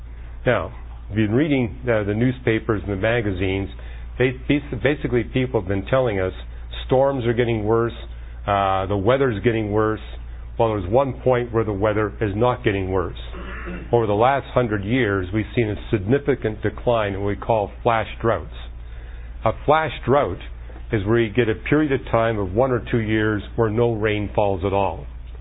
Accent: Vancouver, British Columbia, Canada; now in United States; Well, where we live in Southern California, it's not like where I grew up in Vancouver, where there's enough water that you can have lush lawns with no irrigation at all.

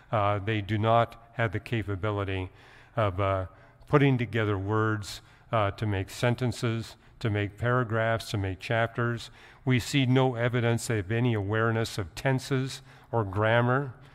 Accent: Canada; moved away; So, I grew up in Canada

